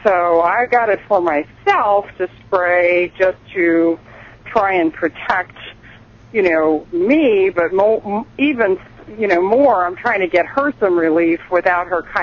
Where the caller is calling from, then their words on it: Hot Springs, Arkansas, United States; I'm calling from Hot Springs, Arkansas.